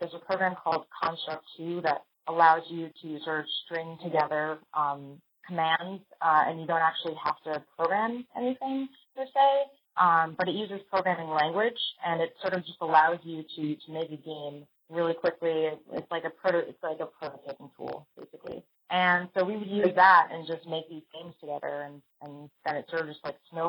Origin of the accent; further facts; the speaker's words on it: New York City, New York, United States; most of us are from New York City, so we can legitimately just say, like, you know, This is a legit born and raised in New York product.